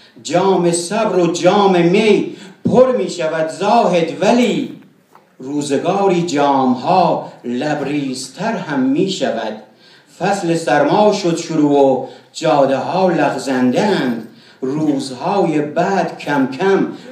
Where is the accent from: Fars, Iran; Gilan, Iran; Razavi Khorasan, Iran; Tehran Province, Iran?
Gilan, Iran; Fuman; accent: Gilaki; من دهاتی زاده ای از فومنم لهجه دارم گیلکی زر میزنم